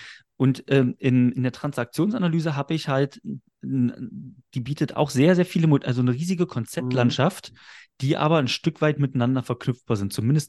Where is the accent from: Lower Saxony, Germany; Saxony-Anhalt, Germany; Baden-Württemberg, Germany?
Saxony-Anhalt, Germany; Magdeburg; born there; wohne in Magdeburg. Wieder könnte man sagen, ich war auch lange Zeit weg, bin aber auch gebürtiger Magdeburger